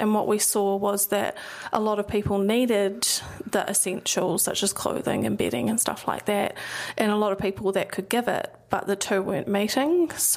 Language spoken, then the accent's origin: English; Wellington, New Zealand; I'm originally from Wellington.